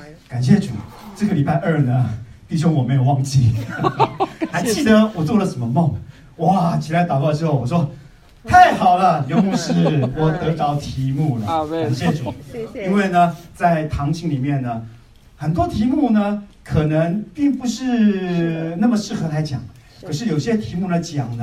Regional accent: China; 这个我们中国人呢其实也有跟鞋子有关系的东西

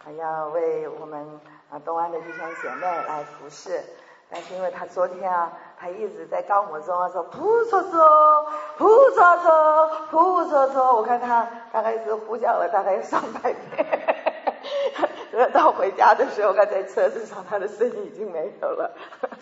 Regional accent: South Korea; moved away as an adult; also born or lived in Taiwan; now in United States; 爸爸妈妈是从中国大陆山东省，你知道他们出生在山东省以后，我生在韩国，那从韩国以后留学在韩国念书，以后到台湾去升学，那他们叫我华侨，我拼命说我是台湾人，我是华人

